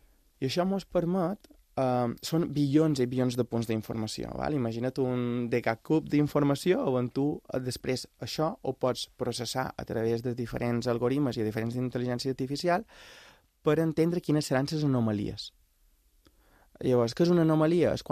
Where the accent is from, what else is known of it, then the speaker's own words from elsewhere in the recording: Balearic Islands, Spain; com a mallorquí, me sent en part responsable d'ajudar a generar aquest tipus d'oportunitats d'allà on jo venc